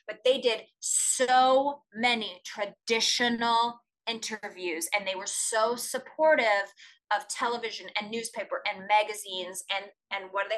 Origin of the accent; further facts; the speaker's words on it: Canada; I grew up on … I'm from the middle of nowhere, Canada. … is our queen.